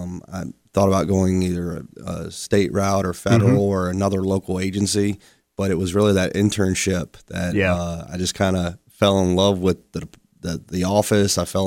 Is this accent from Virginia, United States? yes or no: yes; Powhatan, Virginia, United States; So I grew up in Powhatan. I lived in Powhatan.